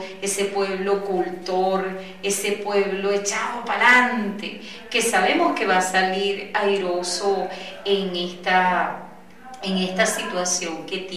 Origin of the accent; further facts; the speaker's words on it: Venezuela; así somos los venezolanos y las venezolanas.